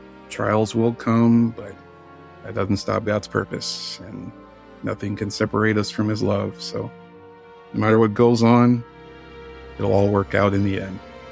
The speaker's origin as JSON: {"language": "English", "region": "Texas", "country": "United States", "said": "I'm from Texas originally."}